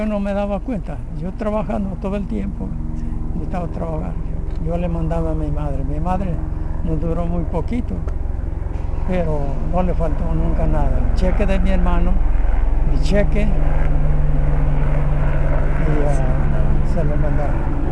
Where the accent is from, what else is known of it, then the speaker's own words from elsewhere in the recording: Mexico; Yo la seguí, porque yo vine fregado de México. Ya no había trabajo.